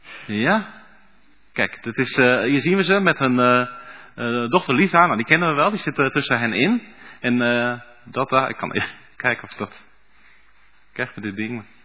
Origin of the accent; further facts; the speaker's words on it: Kramatorsk, Donetsk Oblast, Ukraine; Dutch is a second language; moved away; We zijn vluchtelingen uit Oost-Oekraïne, uit de regio Donetsk. Stad Kramatorsk.